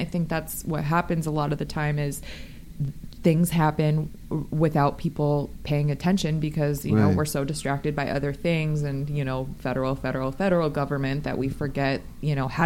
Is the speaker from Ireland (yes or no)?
no; Las Vegas, Nevada, United States; I grew up in Vegas with two parents who are politicians, and I did the campaign trail with them